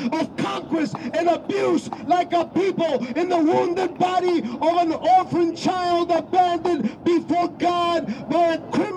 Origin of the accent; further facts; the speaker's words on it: Ecuador; Because I'm from Ecuador and I'm part Quechua native.